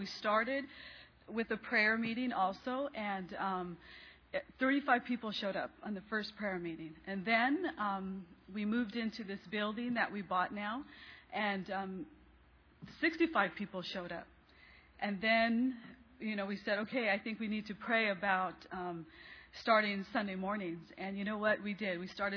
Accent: Chino Hills, California, United States; And this was the place where I grew up. And I grew up to trust the Lord

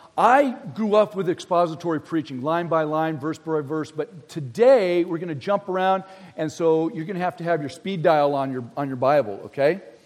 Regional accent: San Diego, California, United States; now in Kansas, United States; I spent 35 years growing up in San Diego, and I love Southern California.

